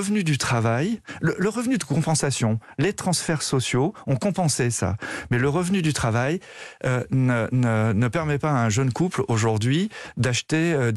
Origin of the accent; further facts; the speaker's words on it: Brittany, France; Surtout chez nous en Bretagne.